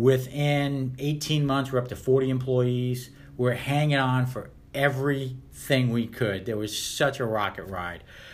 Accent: Rhode Island, United States; moved away as an adult; now in Omaha, United States; Because I was born and raised in Rhode Island.

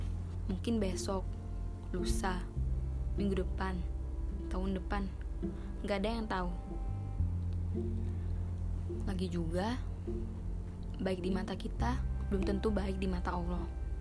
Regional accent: Palembang, South Sumatra, Indonesia; born there; Aku lahir di Palembang tanggal 28 April 2001. Umur aku sekarang 19 tahun.

